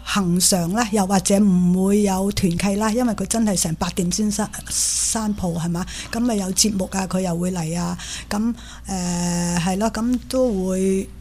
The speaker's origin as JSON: {"language": "Cantonese", "town": "Zhongshan", "region": "Guangdong", "country": "China", "said": "又系我哋乡下人嚟嘅，即系同我哋中山人。"}